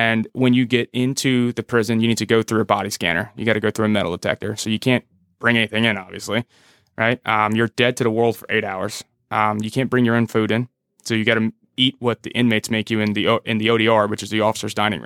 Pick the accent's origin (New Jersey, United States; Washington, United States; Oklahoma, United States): New Jersey, United States; Manahawkin; It was good. I loved it. I love growing up there, played high school football there. It's a very, very small, quiet town.